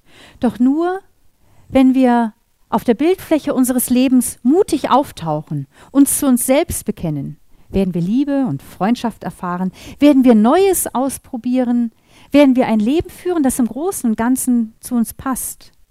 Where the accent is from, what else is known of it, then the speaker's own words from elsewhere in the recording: Baltic coast, Germany; now in Austria; Sie hören meiner Sprache an, ich komme aus Deutschland, auch wenn ich schon 15 Jahre in Österreich lebe. Ich komme von der Ostsee.